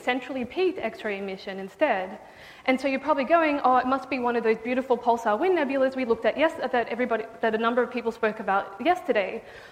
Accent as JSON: {"language": "English", "country": "Australia", "said": "as I'm Australian, I'm not gonna pronounce everything because we like to shorten words."}